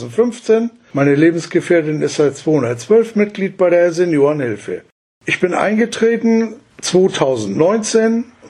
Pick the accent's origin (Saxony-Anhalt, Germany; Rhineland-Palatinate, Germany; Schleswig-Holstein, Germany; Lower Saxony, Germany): Schleswig-Holstein, Germany; born there; moved away as an adult; Ich bin im Oktober 1944 in Schleswig-Holstein geboren.